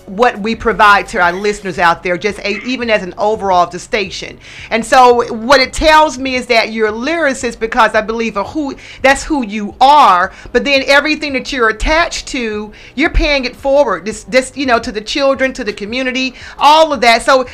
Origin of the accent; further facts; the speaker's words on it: Atlanta, Georgia, United States; Atlantan, so I'm like, it's crazy in Atlanta.